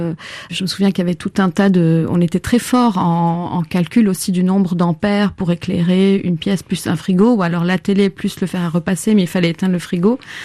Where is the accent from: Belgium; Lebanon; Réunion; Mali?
Lebanon; Beirut, Beirut Governorate; moi j'ai grandi à Beyrouth, et Beyrouth était coupée en deux, et de part et d'autre de la ligne de démarcation, on vivait dans des quartiers assez cloisonnés, parce que protégés, soit par des murs de sacs de sable, comme c'était le cas dans mon quartier